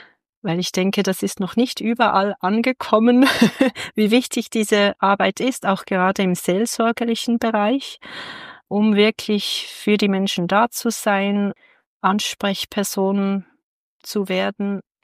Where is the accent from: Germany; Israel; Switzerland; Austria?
Switzerland; Bern; Ich bin ja aus dem Kanton Bern und den Bernern und Bernerinnen sagt man ja nach, langsam zu sein.